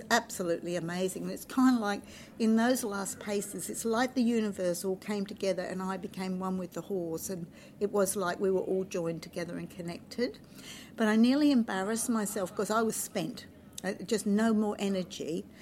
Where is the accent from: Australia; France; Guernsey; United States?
Australia; Queensland; because I came from Queensland, so I went back to Queensland